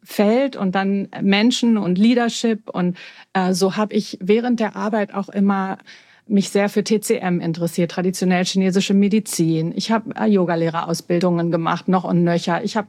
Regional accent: Berlin, Germany; Also ich bin ja gebürtige Berlinerin, so eine richtig echte Berliner Pflanze. Mhm. Bin am Kotti groß geworden

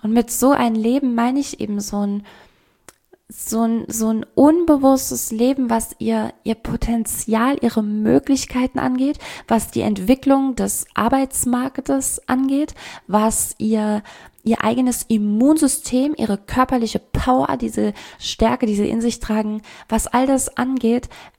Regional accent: Dudweiler, Saarland, Germany; ich bin in Dudweiler aufgewachsen im Saarland.

